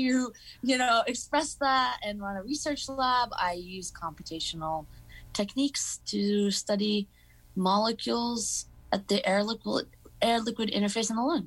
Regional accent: Boston, Massachusetts, United States; also born or lived in Maryland; So I was born in Maryland, but I grew up in Boston, so I consider myself Bostonian.

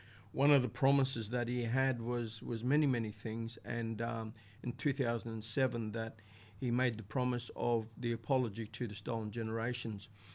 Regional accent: Wandekla, Queensland, Australia; also born or lived in Atherton; So I grew up there and born in Atherton, but I grew up in Wandekla. And I mean, that's out there in the sticks.

